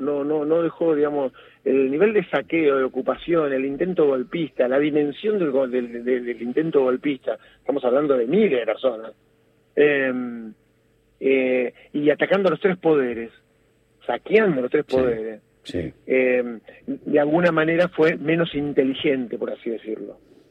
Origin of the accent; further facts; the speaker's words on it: Argentina; como argentinos y como argentinas